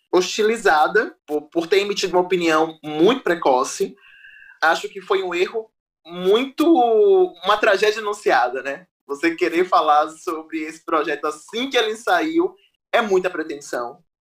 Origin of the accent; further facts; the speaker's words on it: Salvador, Bahia, Brazil; E aqui em Salvador eu carrego traços culturais que estão impregnados em minha fala, porque tem um sotaque específico.